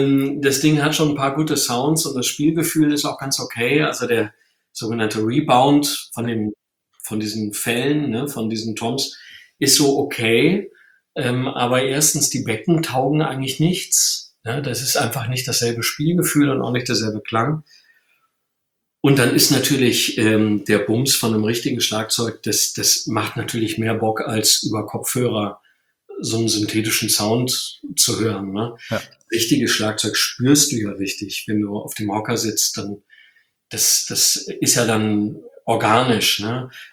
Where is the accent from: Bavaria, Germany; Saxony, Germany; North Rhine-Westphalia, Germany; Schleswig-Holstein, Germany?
North Rhine-Westphalia, Germany; Und ich bin ja aus dem Rheinland.